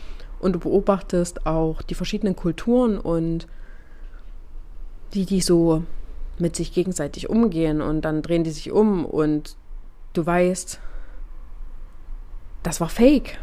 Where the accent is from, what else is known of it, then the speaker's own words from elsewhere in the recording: Germany; ich bin aus Deutschland